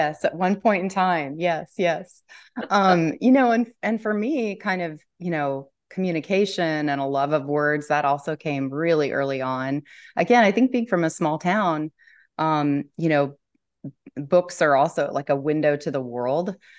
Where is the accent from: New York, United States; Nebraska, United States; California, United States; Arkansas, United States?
Nebraska, United States; Oconto; I grew up in Oconto, Nebraska, a town of 160.